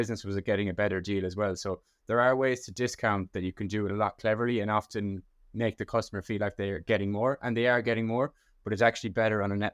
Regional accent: Ireland; as your listeners can probably hear, I'm from Ireland.

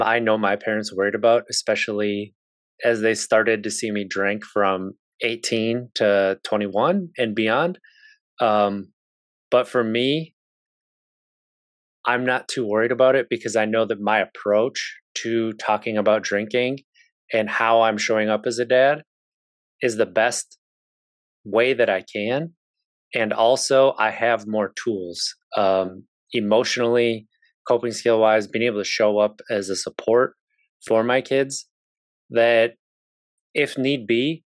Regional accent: Wisconsin, United States; I grew up in Wisconsin, which is by far and away the highest consumers of alcohol in the United States.

